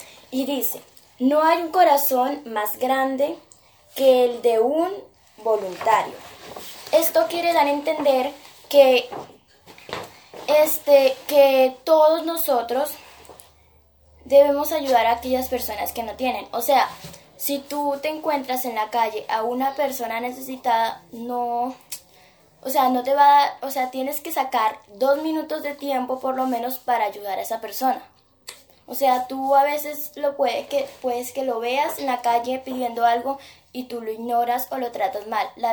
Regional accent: Cartago, Valle del Cauca, Colombia; soy del Cartago Valle, del Colegio María Auxiliadora, del grado 7-3.

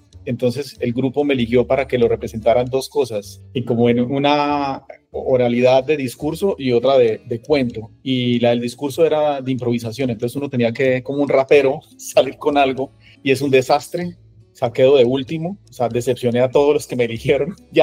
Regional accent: Bucaramanga, Santander, Colombia; yo soy de Bucaramanga.

